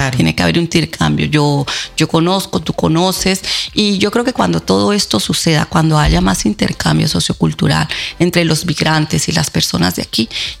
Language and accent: Spanish; Colombia; me hice amiga de un par de chicas que eran de Pereira y de Tuluá, cercanas a mi tierra